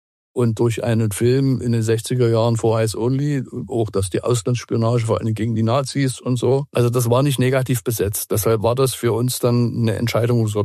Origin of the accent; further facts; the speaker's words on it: East Germany, Germany; Und ich bin in der DDR aufgewachsen als junger, überzeugter Pionier, später FDJ.